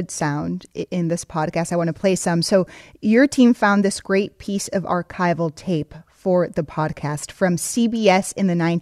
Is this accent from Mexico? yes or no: yes; Mexico; it also actually reminds me of Mexico, my hometown